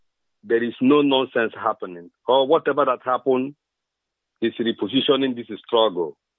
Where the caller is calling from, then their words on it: Trondheim, Trøndelag, Norway; I'm calling from Trondheim in Norway, the coordinator of Trondheim in Norway.